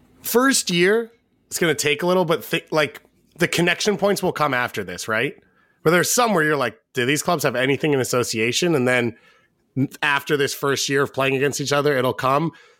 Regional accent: Northeast, United States; For me, that's a different planet, but I'm from the Northeast.

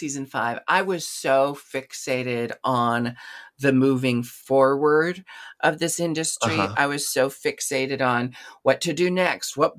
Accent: United States; we are American citizens who should, just as a baseline, have these freedoms and equalities already.

